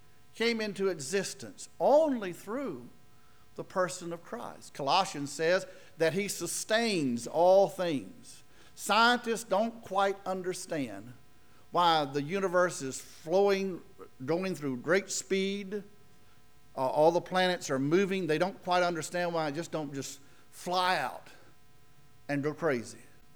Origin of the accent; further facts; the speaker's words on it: the South, United States; I grew up in the South. What better person to tell them about the South than someone who's been there?